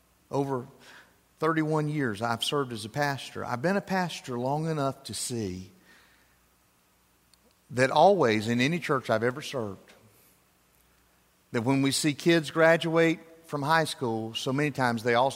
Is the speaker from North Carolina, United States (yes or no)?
yes; North Carolina, United States; It comes from my home state of North Carolina